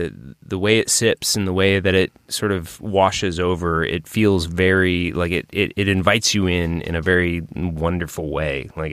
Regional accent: St. Louis, Missouri, United States; my hometown of St. Louis.

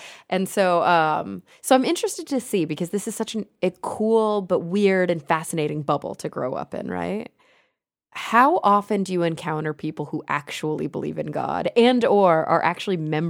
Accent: Texas, United States; Well, that's after my own heart as a Texan.

